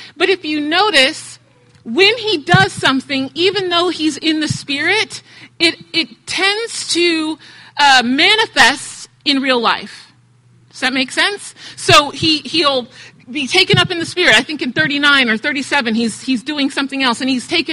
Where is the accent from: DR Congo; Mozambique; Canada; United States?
United States; New York; but I'm from New York, so I talk fast.